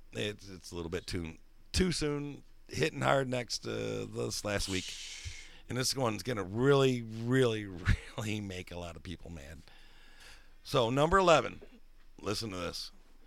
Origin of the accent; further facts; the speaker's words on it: Michigan, United States; I grew up on Telegraph and 8, you know. Berg Road and 7, man, right in between Taft High School and the Rouge River, you know.